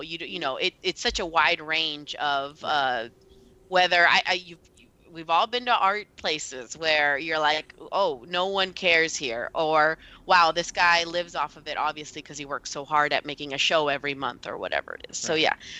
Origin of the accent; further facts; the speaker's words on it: Los Angeles, California, United States; And I'm from L.A.